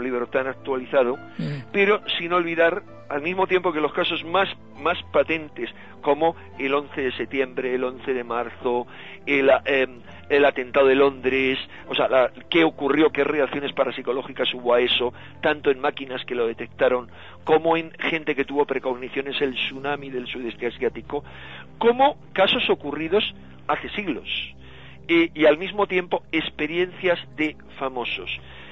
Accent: Madrid, Community of Madrid, Spain; yo soy madrileño, pero no hay peor público que el de Madrid.

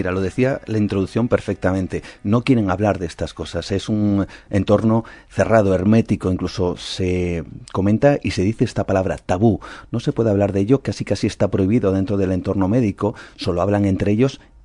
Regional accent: Spain; Soy el único español, periodista español, que pertenece a la Asociación de Veteranos Atómicos de Estados Unidos

